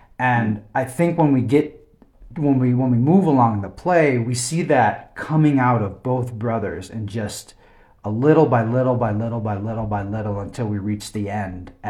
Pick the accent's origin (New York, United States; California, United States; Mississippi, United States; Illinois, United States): Illinois, United States; Chicago; I'm from Chicago. I'm not from Montana.